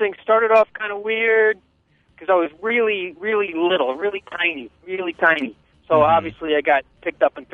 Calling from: Otisville, New York, United States; Otisville, New York.

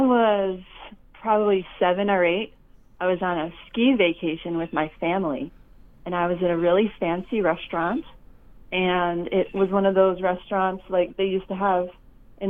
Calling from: Rockaway, New Jersey, United States; I'm calling from Rockaway, New Jersey.

